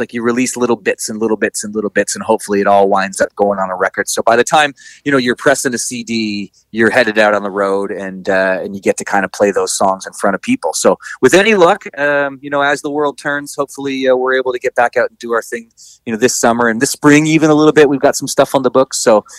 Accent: Canada; And we're like, well, we're Canadian.

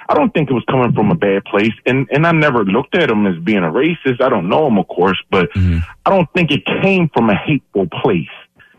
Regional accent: Philadelphia, Pennsylvania, United States; I'm in Harrisburg. I'm from Philly and everything, but I just, I work out here, so I've been out here for a while.

